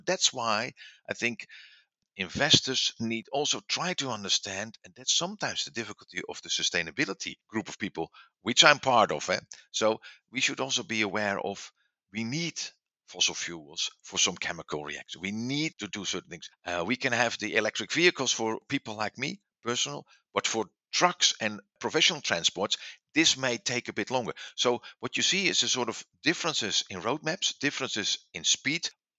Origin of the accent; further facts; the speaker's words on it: Netherlands; I mean, I'm from the Netherlands. We have the largest density of charging stations for electric vehicles.